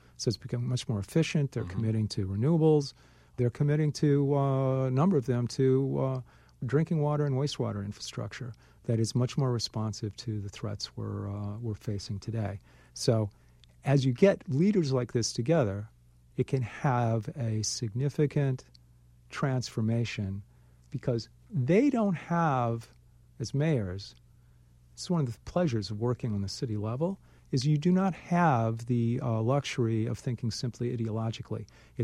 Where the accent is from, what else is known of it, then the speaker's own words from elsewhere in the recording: Midwest, United States; I love I'm a Midwesterner. I love being in the center of the country